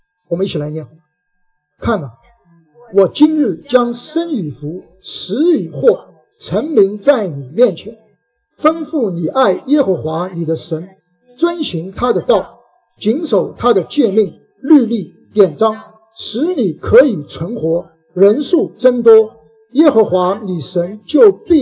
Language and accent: Chinese; China; 我们现在我们中国人没有这个意思，对不对？